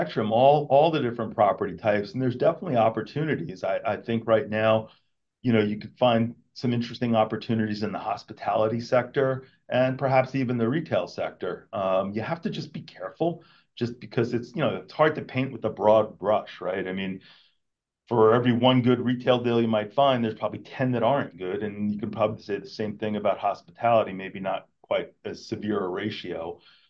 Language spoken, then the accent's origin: English; New York, United States; But I grew up in the New York area